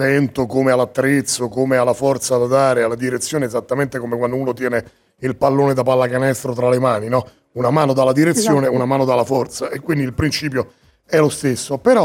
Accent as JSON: {"language": "Italian", "town": "Rome", "region": "Lazio", "country": "Italy", "said": "sono romano di Roma Centro"}